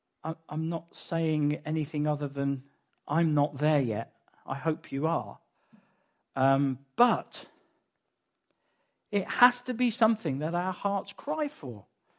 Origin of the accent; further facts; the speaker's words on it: United Kingdom; It's such a difficult thing to imagine and to cry out for, partly because we're British.